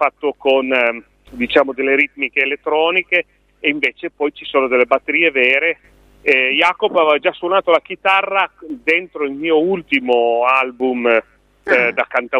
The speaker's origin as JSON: {"language": "Italian", "town": "Turin", "region": "Piedmont", "country": "Italy", "said": "Io sono di Torino, quindi però per me è la città più bella del mondo."}